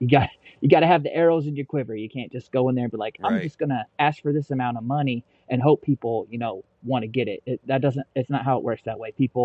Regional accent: Magazine, Arkansas, United States; I grew up in Arkansas, went to school at a little tiny 964, population town called Magazine, Arkansas.

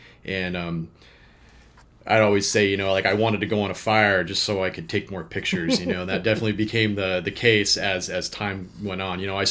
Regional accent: Washington, United States; I grew up in Central Washington State, and I was introduced to bird hunting at a pretty young age by my dad.

